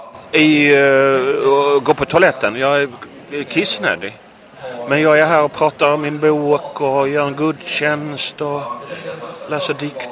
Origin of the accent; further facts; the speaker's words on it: Helsingborg, Skåne, Sweden; södra Helsingborg.